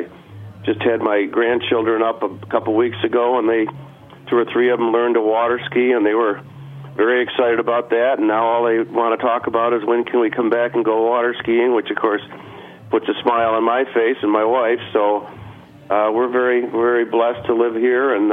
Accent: New York, United States; and they'd say, well, where are you from? And we'd say, well, we're from the Finger Lakes.

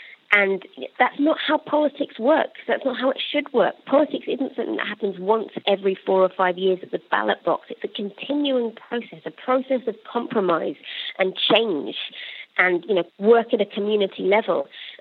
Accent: United Kingdom; look, I'm a nerd, I'm British, I don't know a lot about sports

